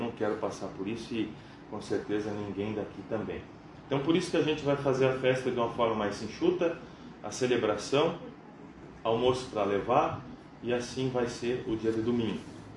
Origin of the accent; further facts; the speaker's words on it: Caçapava, São Paulo, Brazil; fui à minha terra de Caçapava